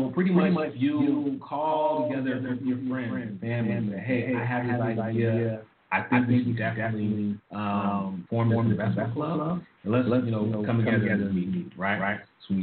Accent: Miami, Florida, United States; I'm not even from Orlando. I'm from Miami, right?

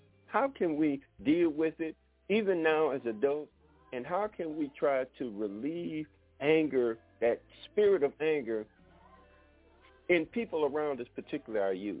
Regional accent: Detroit, Michigan, United States; I realize that they had that same mentality, Tobias, that I had growing up in Detroit.

